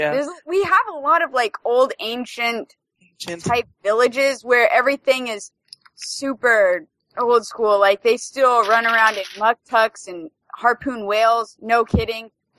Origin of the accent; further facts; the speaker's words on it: Alaska, United States; I was born in Alaska, and I've almost always lived here, but I've been around and lived in the lower 48 for a little bit.